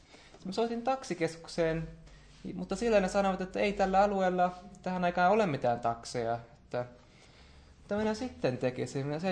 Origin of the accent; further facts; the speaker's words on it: Taiwan; moved away; mitä oli kotiseudullani Taiwanin vuoristossa ollut, kun olin pieni. Jotenkin viikkoja myöhemmin menin taas tänne kotiseutuuni Taiwaniin käymään